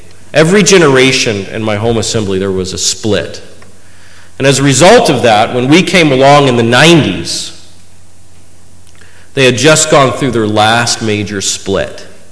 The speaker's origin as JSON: {"language": "English", "town": "Kansas City", "region": "Missouri", "country": "United States", "lives_now": "Overland Park, United States", "said": "I come from Kansas City, and I actually live on the Kansas side in a suburb called Overland Park."}